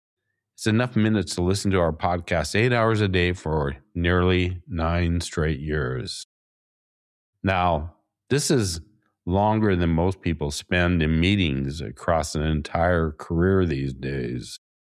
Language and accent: English; Porto, Porto District, Portugal; from my hometown, Porto in Portugal